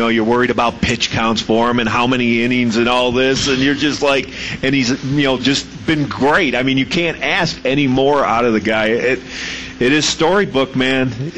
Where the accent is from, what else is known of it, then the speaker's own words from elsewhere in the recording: Michigan, United States; where I grew up in Michigan